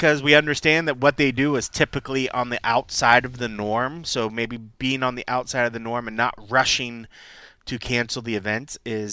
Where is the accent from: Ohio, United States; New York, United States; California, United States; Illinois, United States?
Ohio, United States; Columbus; Like, Columbus is being my hometown, and the fact that that's coming forward